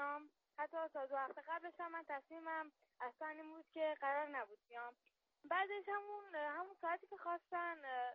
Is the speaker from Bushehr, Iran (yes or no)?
yes; Bushehr, Iran; منم از بوشهر اومدم.